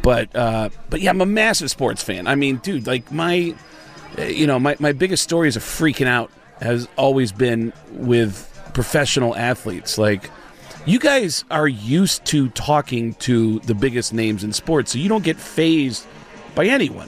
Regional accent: New York, United States; I'm from New York originally. I grew up 10 miles from Yankee Stadium.

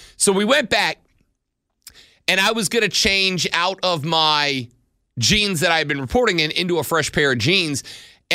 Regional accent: Fort Walton Beach, Florida, United States; I grew up in Fort Walton Beach.

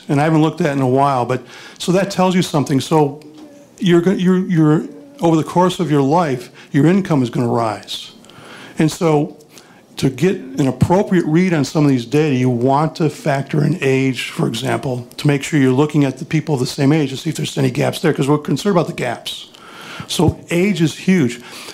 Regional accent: Chicago, Illinois, United States; now in Houston, United States; My hometown, Chicago, there's a significant crime problem there.

